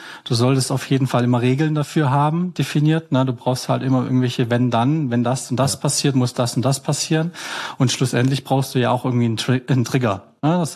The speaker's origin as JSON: {"language": "German", "region": "Baden-Württemberg", "country": "Germany", "said": "ich komme aus Schwarzwald, am Hort am Neckar, am Rande"}